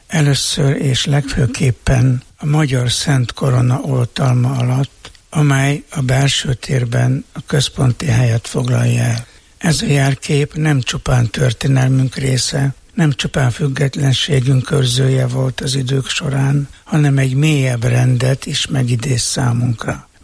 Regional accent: Farád, Győr-Moson-Sopron, Hungary; Én itt születtem, itt nőttem fel gyerekként, itt végeztem az általános iskoláimat, és ide tértem vissza előbb pedagógusként, majd iskolaigazgatóként dolgozni.

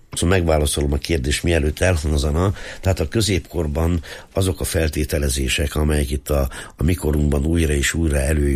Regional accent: Szurdokpüspöki, Nógrád, Hungary; Szurdokpüspöki, ez régen két falu volt.

